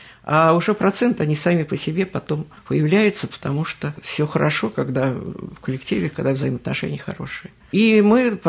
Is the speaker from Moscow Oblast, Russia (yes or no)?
yes; Igumnovo, Moscow Oblast, Russia; Нет, я родилась в Рязанской области. У меня мама оттуда. Жила там до 4 лет. Отец вернулся с войны и нас забрал. С собой. С 4 лет мы жили в Игумнове